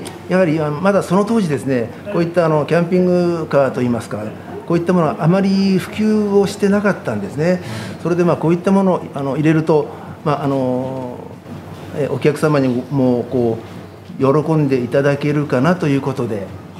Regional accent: Kobuchizawa, Yamanashi, Japan; もともと北杜市の、小淵沢町というところです。

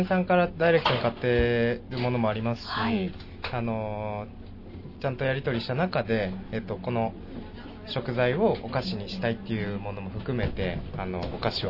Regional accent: Kofu, Yamanashi, Japan; born there; はい、出身は甲府で生まれました、はい。

